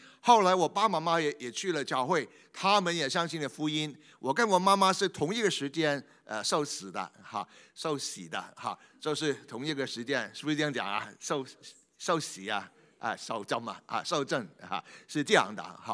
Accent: Hong Kong; 我是从香港来的，从香港也好

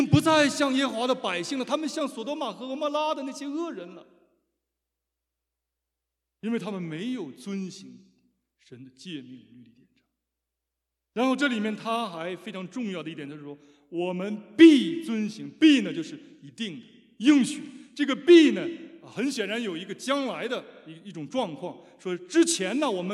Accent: China; 我们小的时候在中国的时候，大家知道签字每个人都有一个印啊

